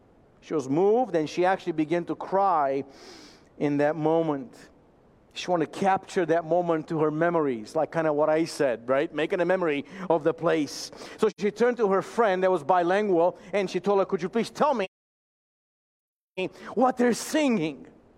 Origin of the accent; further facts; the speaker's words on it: Romania; I grew up in Romania, and those that have that experience of growing up in a different country